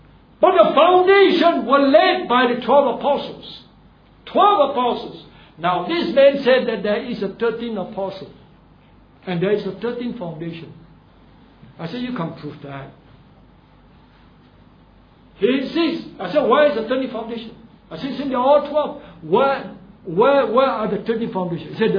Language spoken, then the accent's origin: English; Singapore; Okay, I'm born here. I'm a Singaporean. My father is from China. He came here. But I'm not a China man.